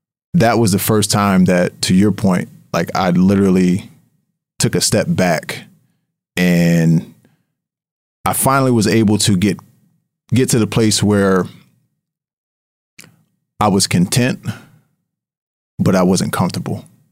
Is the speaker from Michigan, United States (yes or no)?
no; Harrisburg, Pennsylvania, United States; there was a team that was launching in my hometown in Harrisburg, PA, and they were looking for investors.